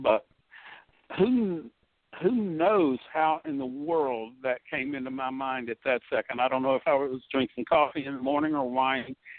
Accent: Mississippi, United States; Mississippi's own John Grisham, and we're both from the Magnolia State

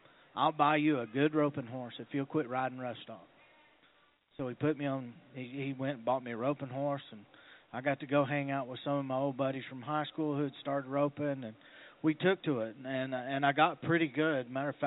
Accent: Texas, United States; He recognized that I was from Texas. I walked in, he heard the accent, he saw the bow in my legs

